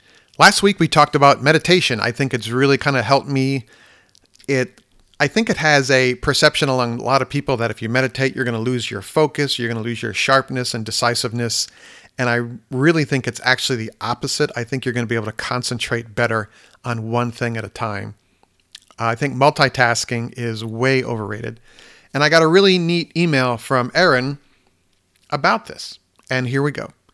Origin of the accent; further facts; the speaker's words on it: Midwest, United States; I am from the Midwest as well